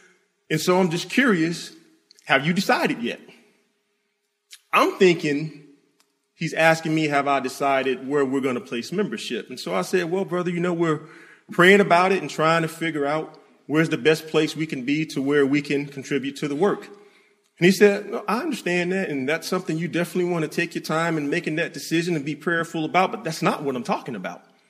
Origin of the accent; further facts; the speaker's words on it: Florida, United States; brother, I'm not even from Alabama. I'm from Florida. I root for Florida State.